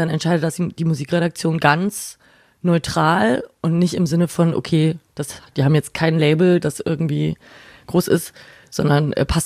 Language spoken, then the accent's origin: German; Nuremberg, Bavaria, Germany; Und ich wollte sowieso immer nach Berlin, ist auf jeden Fall größer und hat einen krasseren Radiomarkt als Nürnberg, wo ich herkomme.